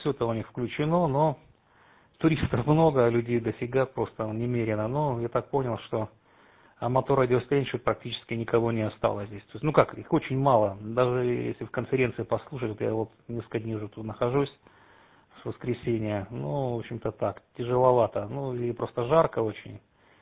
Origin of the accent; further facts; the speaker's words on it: Sochi, Krasnodar Krai, Russia; я сам из Сочи